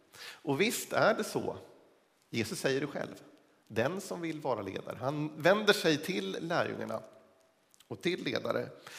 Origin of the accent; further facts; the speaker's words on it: Sweden; jag är född och uppvuxen i Sverige, och även om jag är en ganska ung svensk